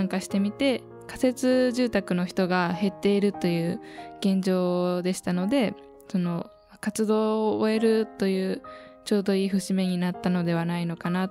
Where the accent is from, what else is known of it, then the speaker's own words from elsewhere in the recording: Kobe, Hyogo, Japan; 私は神戸で生まれて神戸で育ちました。